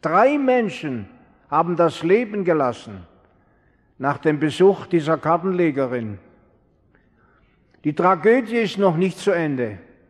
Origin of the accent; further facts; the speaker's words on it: Karlsruhe, Baden-Württemberg, Germany; Es war in meiner Heimatstadt, Karlsruhe.